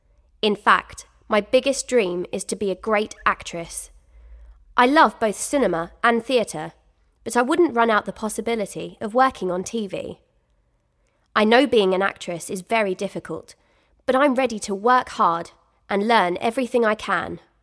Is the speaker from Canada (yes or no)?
yes; Canada; now in London, United Kingdom; I'm a secondary school student, and I have lived in London for 3 years. I'm Canadian.